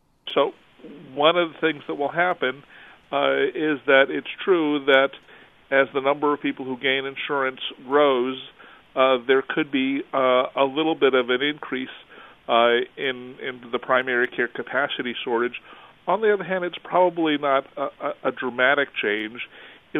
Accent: San Antonio, Texas, United States; I grew up in San Antonio, Texas.

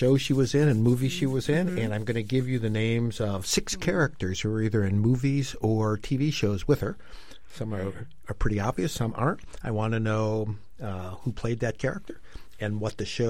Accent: Highland Park, Illinois, United States; Which takes place in my hometown of Highland Park, Illinois, just so you know.

